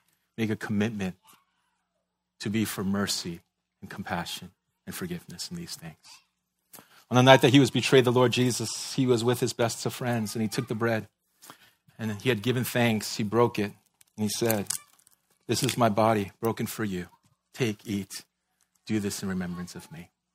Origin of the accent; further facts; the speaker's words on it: East Coast, United States; I will judge you all really hard, all right? I'm from the East Coast. That's what we do, all right?